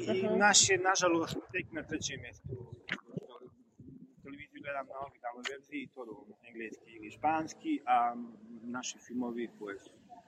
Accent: Bosnia & Herzegovina; now in Spain; Nekako mi je logično da kajem Bosni, iz Bosne sam

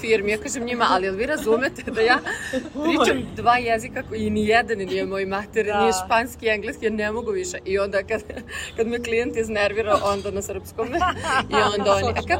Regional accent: Serbia; ja sam jedina iz Srbije koja radi u toj firmi

